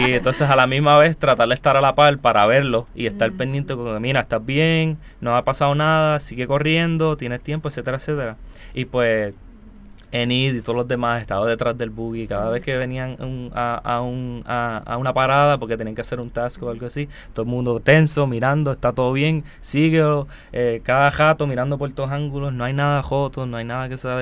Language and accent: Spanish; Puerto Rico; específicamente somos los puertorriqueños que siempre estamos detrás y cogiendo detrás de ellos.